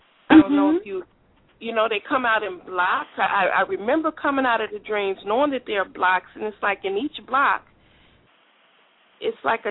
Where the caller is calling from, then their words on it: Chicago, Illinois, United States; I'm calling from Chicago.